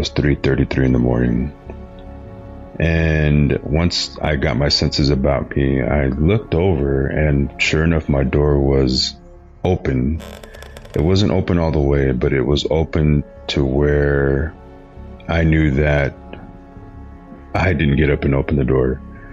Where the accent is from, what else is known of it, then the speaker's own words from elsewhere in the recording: New Mexico, United States; I'm from New Mexico.